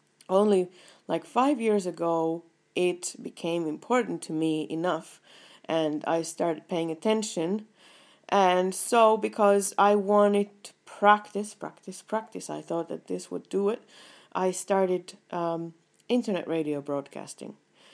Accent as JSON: {"language": "English", "country": "Finland", "first_language": "Finnish", "second_language": "English", "said": "I am from Finland, and Finnish is my first language."}